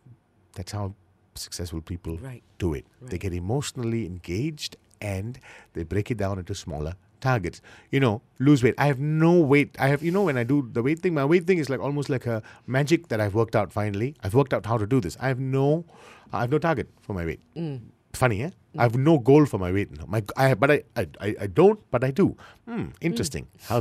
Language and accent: English; Penang, Malaysia; because I'm from Penang